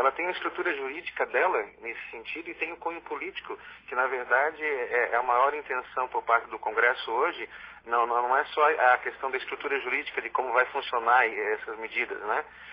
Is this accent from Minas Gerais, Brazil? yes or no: no; Joaçaba, Santa Catarina, Brazil; eu sou catarinense, do meio-oeste catarinense, de Joaçaba, Santa Catarina.